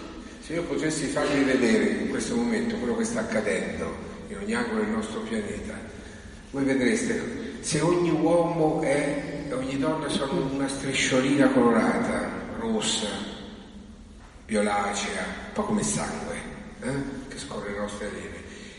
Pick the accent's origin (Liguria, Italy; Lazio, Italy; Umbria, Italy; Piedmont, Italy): Umbria, Italy; Assisi; Io vengo da Assisi